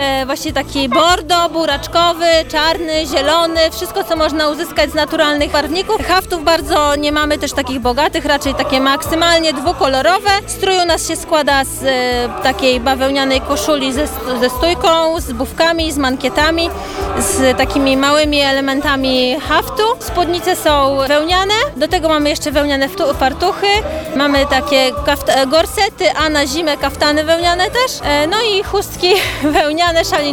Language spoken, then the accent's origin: Polish; Kaleń, Masovian Voivodeship, Poland; Ja z Kalenia II, powiat garwoliński, gmina Sobolew, bo jest kilka Kaleniów.